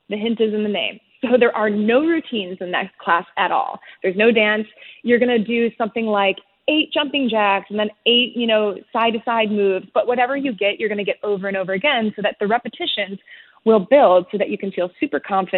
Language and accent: English; Michigan, United States; so I grew up in Michigan, where boutique fitness was not a thing.